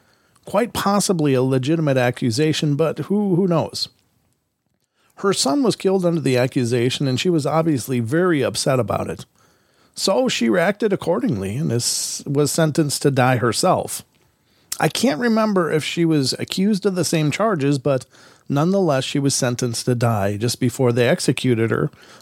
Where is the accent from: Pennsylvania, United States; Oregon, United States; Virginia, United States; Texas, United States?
Oregon, United States; Dundee; I went looking for haunted places nearby us. I'm from Dundee, Oregon, so I got online and looked around and found the story of the Lafayette Cemetery.